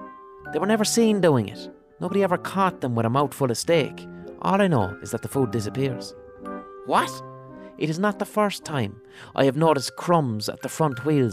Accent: Limerick, Munster, Ireland; where I grew up in Limerick, okay?

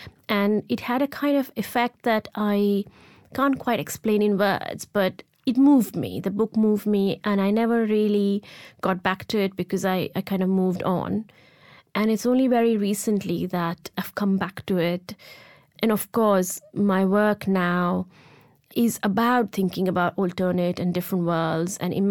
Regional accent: Ahmedabad, Gujarat, India; I grew up in India and in a hot city of Ahmedabad

